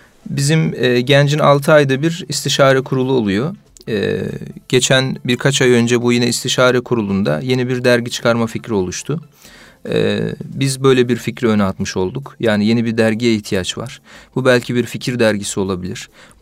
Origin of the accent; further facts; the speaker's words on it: Konya, Turkey; now in Istanbul, Turkey; Konya'da doğdum, büyüdüm. Sakarya'da sosyoloji okudum. Sosyolojide yüksek lisansım devam ediyor Sakarya Üniversitesi'nde. Bir süredir de İstanbul'dayım.